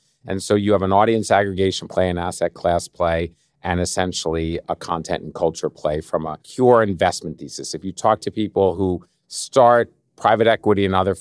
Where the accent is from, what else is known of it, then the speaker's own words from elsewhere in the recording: Philadelphia, Pennsylvania, United States; now in New York, United States; I've lived in New York for 30 or 35 years, but I grew up in Philadelphia. I'm a big Philadelphia Eagles fan.